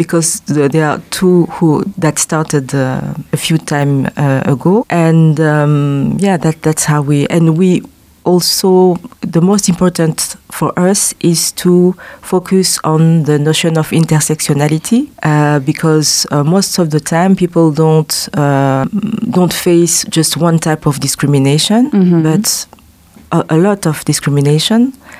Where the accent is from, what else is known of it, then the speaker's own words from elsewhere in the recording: Rwanda; now in Luxembourg; I'm originally from Rwanda. I'm a former refugee from Rwanda. Mm-hmm. I arrived in Luxembourg in 1998.